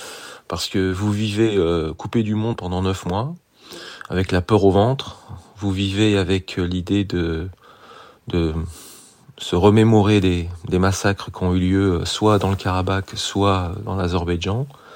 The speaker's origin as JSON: {"language": "French", "country": "France", "said": "alors que je suis français."}